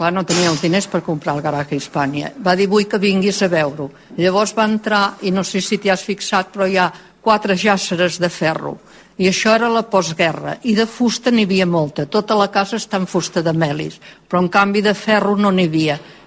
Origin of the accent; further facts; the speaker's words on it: Sils, Catalonia, Spain; nosaltres som sí, de Sils. Uh-huh. I la nostra mare era de Riudarenes.